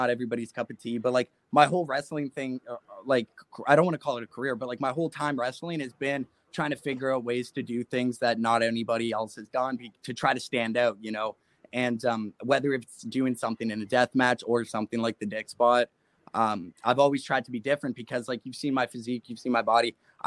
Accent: Mississauga, Ontario, Canada; So I'm from Mississauga, just outside of Toronto, a smaller town. It's getting bigger now, but it's just outside of Toronto.

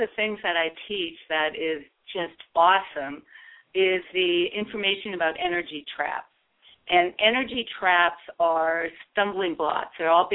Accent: Minnesota, United States; I grew up here in Minnesota, and I didn't really start playing tennis until I was in my 20s.

